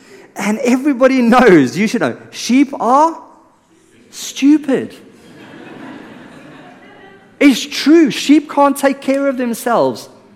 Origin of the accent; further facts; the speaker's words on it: South Africa; English is a second language; I'm still learning English. I'm South African. I'll get there one day.